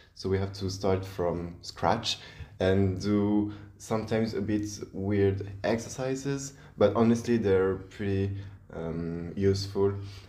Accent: Strasbourg, Grand Est, France; now in Angers, France; I'm from France, Strasbourg. I study in Angers, France. This is in the west part of France. I'm 20 years old

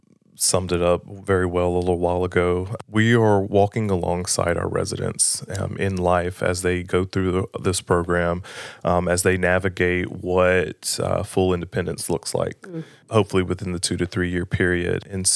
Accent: Spartanburg, South Carolina, United States; And I'm originally from Spartanburg, the youngest of five.

